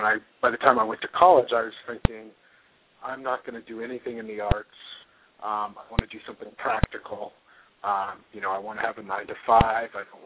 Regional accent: Portland, United States; Yeah, well, as you mentioned, I grew up in Portland, and, you know, my father was a social worker and my mother was a painter.

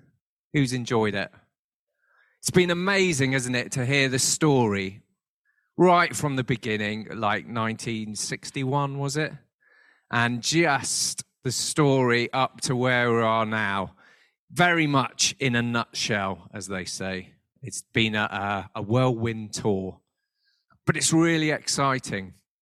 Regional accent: United Kingdom; You know, as British people, we're not very good at the old getting close, are we?

